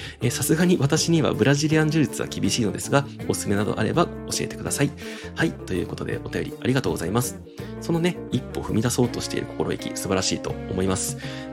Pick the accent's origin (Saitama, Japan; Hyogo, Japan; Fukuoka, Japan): Hyogo, Japan; Kobe; also born or lived in Christchurch, New Zealand / Houston, United States; now in Tokyo, Japan